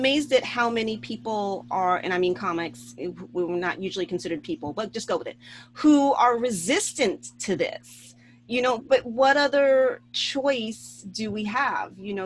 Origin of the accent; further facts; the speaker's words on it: New York, United States; I know that's odd as a New Yorker.